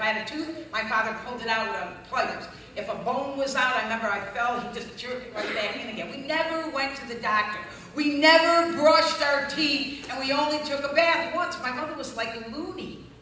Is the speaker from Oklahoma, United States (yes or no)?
no; Buffalo, New York, United States; I'm from Buffalo, New York, people. I mean, the lake effect is like 13 below.